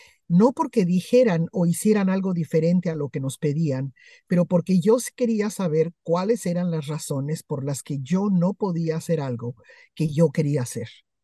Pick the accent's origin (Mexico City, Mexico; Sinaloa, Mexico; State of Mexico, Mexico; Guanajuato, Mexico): Mexico City, Mexico; yo que crecí en la Ciudad de México